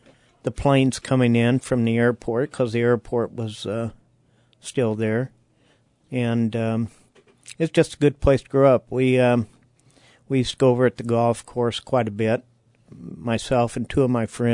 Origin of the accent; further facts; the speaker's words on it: Columbia, United States; That's where I grew up.